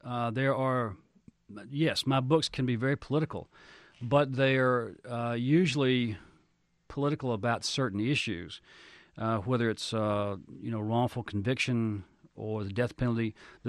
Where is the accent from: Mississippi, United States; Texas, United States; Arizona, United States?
Mississippi, United States; Southaven; I grew up in South Haven. I lived there for 20 years, so it's a suburb of Memphis. And so I spent a lot of time in Memphis as a kid. I still consider that area to be home.